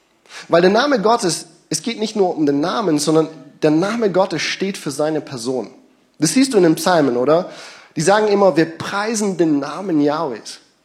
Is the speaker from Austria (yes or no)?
no; Kenya; ich bin in Kenia aufgewachsen, bin aufs Internat gegangen und es gab ja viele hunderte Schüler